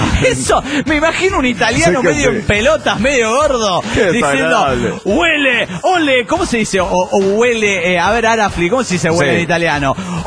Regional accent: León, Guanajuato, Mexico; de León, Guanajuato.

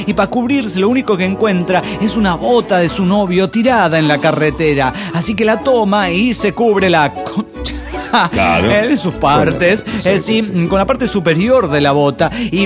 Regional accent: Tlalnepantla, State of Mexico, Mexico; Hola, ¿qué tal? ¿Cómo están, amigos?

